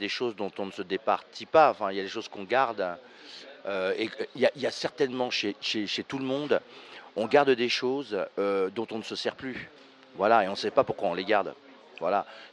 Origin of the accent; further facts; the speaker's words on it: Paris, Île-de-France, France; Je suis un parigot.